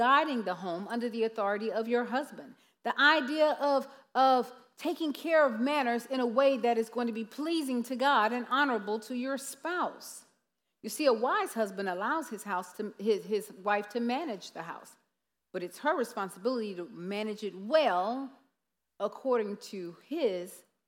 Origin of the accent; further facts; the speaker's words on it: the South, United States; See, I'm from the South.